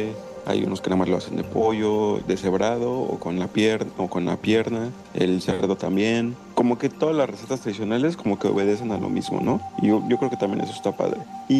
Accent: Mexico City, Mexico; Yo tengo 9 años que vivo aquí en la península, yo soy de la Ciudad de México

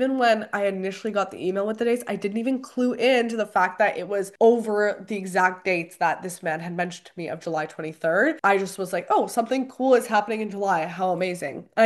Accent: Canada; now in Vienna, Austria; as a Canadian creator, a lot of times Canadian brands can't really do anything with you, like any work with you outside of Canada. And because I'm living abroad in Vienna

